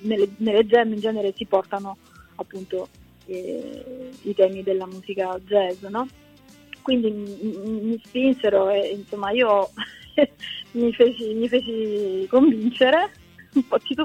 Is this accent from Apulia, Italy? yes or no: yes; Ginosa Marina, Apulia, Italy; così è successo anche dalle parti mie, in provincia di Taranto, il mio paese, che appunto si chiama Ginosa Marina o Marina di Ginosa